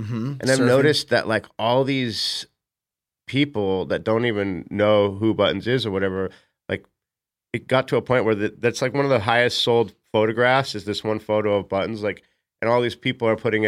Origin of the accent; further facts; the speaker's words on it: Newport, California, United States; also born or lived in Costa Mesa; Yeah, I mean, I grew up here in Newport and Costa Mesa